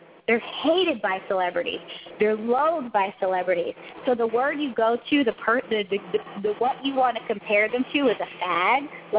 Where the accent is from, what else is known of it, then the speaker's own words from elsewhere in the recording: Texas, United States; I grew up in Texas.